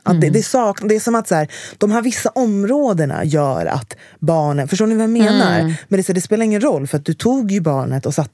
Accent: Stockholm, Stockholm County, Sweden; jag växte upp i Enskededalen och alla vi barn gick i skolan i stan

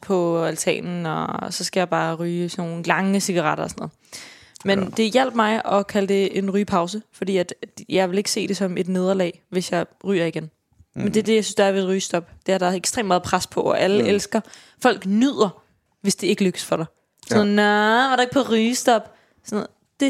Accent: Copenhagen, Capital Region of Denmark, Denmark; Nu er jeg fra Christiania

